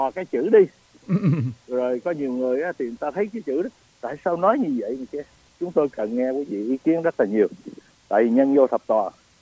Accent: Southern Vietnam, Vietnam; tôi nhất là tôi là dân Nam Kỳ đó vậy Tấn.

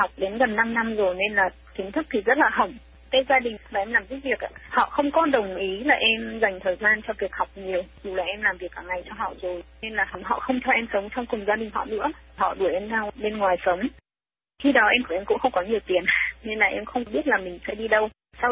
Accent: Lập Thạch, Vĩnh Phúc, Vietnam; Em sinh ra ở Lập Thạch, Vĩnh Phúc ạ, từ một làng quê rất là nhỏ và nghèo ở miền núi phía Bắc Việt Nam.

